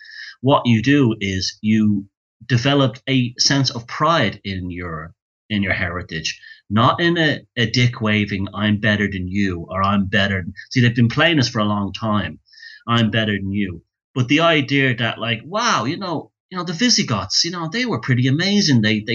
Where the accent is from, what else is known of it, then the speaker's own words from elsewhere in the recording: Dublin, Leinster, Ireland; Even if you're Irish like I am, you may be a Viking as well. Viking. Yeah. I'm from Dublin.